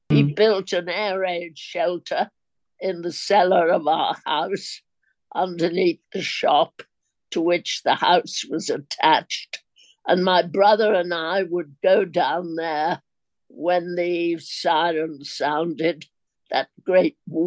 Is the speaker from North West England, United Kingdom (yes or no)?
yes; Birkenhead, North West England, United Kingdom; also born or lived in Higher Tranmere; I was born in Birkenhead and lived in Higher Tranmere